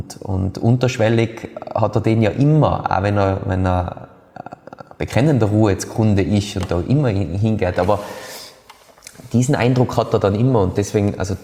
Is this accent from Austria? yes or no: yes; Austria; Dachkonstruktionen, die bei uns in Österreich nie und nimmer feuerpolizeilichen Beschau standhalten würden.